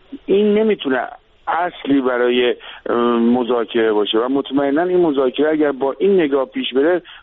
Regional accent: Iran; به هر صورت ما ایرانی هستیم

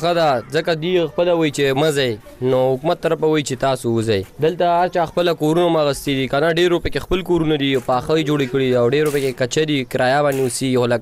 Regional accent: Afghanistan; now in Pakistan; موږ افغانان یو دی پاکستانیان دي، دا خپل ملک دی، زموږ ملک افغانستان دی.

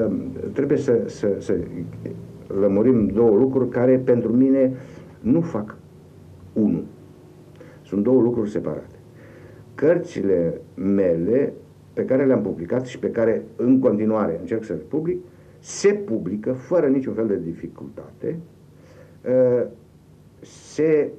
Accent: Bessarabia, Moldova; now in Transylvania, Romania; Fiindcă eu, ca basarabean, refugiat din Basarabia, în Ardeal, în 1944, am trăit un exil, un exil în proprie țară.

